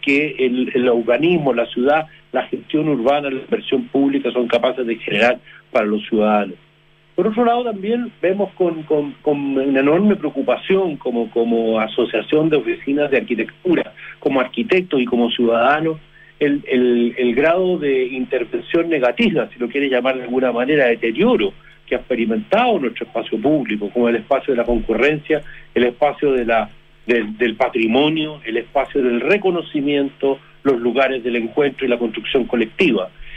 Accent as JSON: {"language": "Spanish", "country": "Chile", "said": "los desafíos sociales agregados que tenemos como chilenos"}